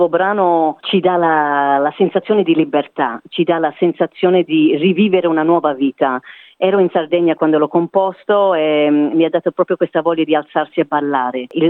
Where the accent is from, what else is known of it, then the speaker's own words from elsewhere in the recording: Melbourne, Victoria, Australia; sono di Melbourne, sono italo australiana, non sono italianissima, sono mezzo e mezzo, questo è molto importante per me, perché sono nata a Melbourne, tutti mi conoscono lì e sono orgogliosissima di questo.